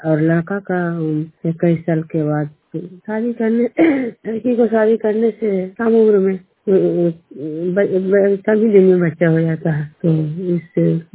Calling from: Lohra, Bihar, India; मेरा गांव का नाम लोहरा हरनौत प्रखंड थाना हरनौत जिला नालंदा से मैं बोल रही हूँ।

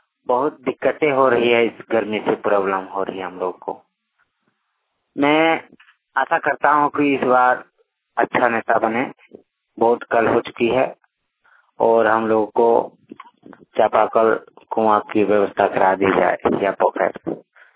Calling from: Asanbani, Jharkhand, India; ग्राम Asanbani post बरातांत थाना चित्रा जिला देवघर से बोल रहा हूँ।

